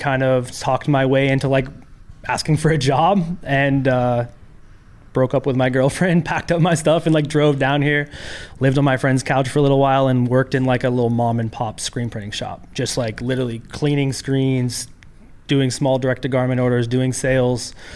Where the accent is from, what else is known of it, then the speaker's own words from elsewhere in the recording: Renton, Washington, United States; moved away as an adult; now in Los Angeles, United States; I'm originally from Seattle.